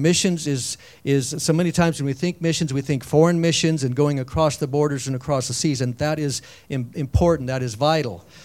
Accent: Casper, Wyoming, United States; also born or lived in Alliance, Nebraska; I grew up in Casper, Wyoming, but during high school, we moved, during my high school years, we moved to Alliance, Nebraska, and I graduated from Alliance

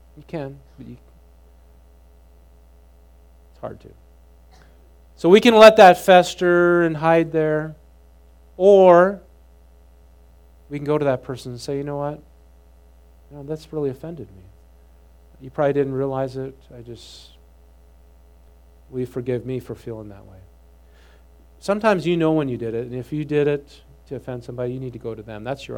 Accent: the North, United States; Okay, I grew up in the North. Well, you know, I didn't witness any of that.

